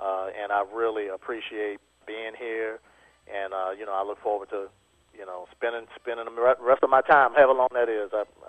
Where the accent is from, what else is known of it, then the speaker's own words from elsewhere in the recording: New Orleans, Louisiana, United States; now in Texas; I'm from New Orleans, so that's what really makes the band different than anything else that's going on in Texas or really anywhere else besides New Orleans.